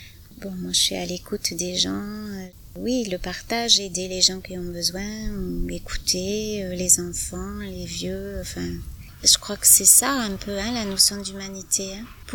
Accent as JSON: {"language": "French", "town": "Saint-Girons", "region": "Occitanie", "country": "France", "tie": "born there", "also_born_or_lived": "Paris region", "said": "je suis née à Saint-Girons, j'habite à Saint-Girons depuis longtemps, mais bon, j'ai pas toujours été ici."}